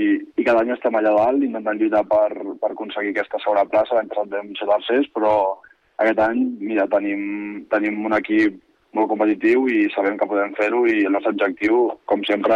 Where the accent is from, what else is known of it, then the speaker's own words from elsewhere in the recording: Granollers, Catalonia, Spain; tots quatre que som de Granollers